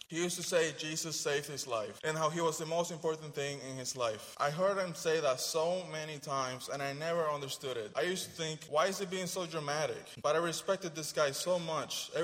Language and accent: English; Puerto Rico; I was born and raised in Puerto Rico into a Catholic family.